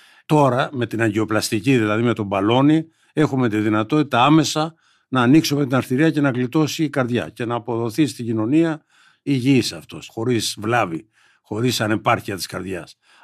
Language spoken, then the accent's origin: Greek; North Aegean, Greece; Εγώ είμαι από νησί, από την Ικαρία, γι' αυτό είπαμε προηγουμένως. Εκεί πήγα στο γυμνάσιο και ξέρω τα προβλήματα